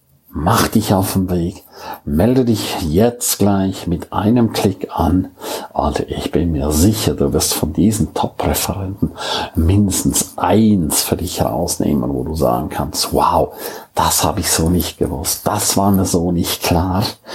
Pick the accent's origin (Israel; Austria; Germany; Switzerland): Switzerland; als Schweizer sowieso im Ausland